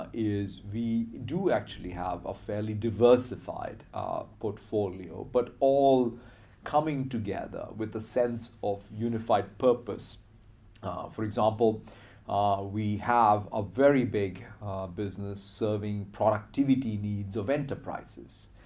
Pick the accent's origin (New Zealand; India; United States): India; cricket is something that I grew up with in India